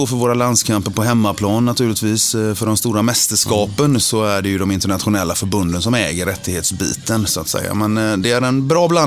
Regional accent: Lilla Skepplanda, Västra Götaland County, Sweden; also born or lived in Partille; vi flyttade från Partille till Lilla Skepplanda som ligger 4 mil norr om Göteborg på vägen upp mot Trollhättan. Så där är jag uppväxt.

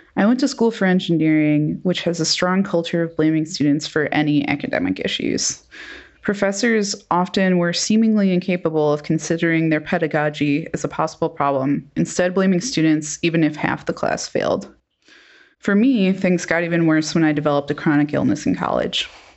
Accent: North Carolina, United States; from North Carolina

